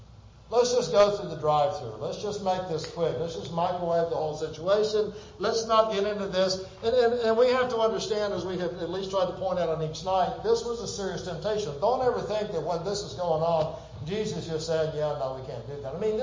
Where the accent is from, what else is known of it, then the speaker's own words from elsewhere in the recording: Plant City, Florida, United States; I grew up in Plant City with fruit trees.